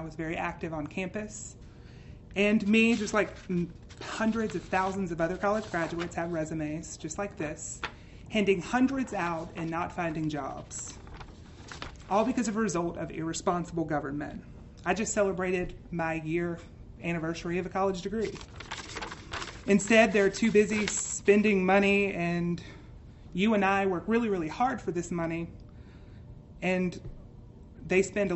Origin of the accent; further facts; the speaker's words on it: Richland, Mississippi, United States; I am 21 years old. I'm a 2013 graduate of Mississippi College, and I'm from Richland, Mississippi.